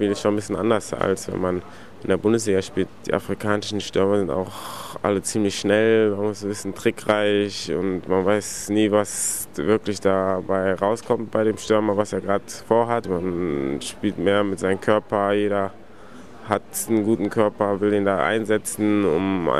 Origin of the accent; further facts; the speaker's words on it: Germany; Ich bin in Europa groß geworden, in Deutschland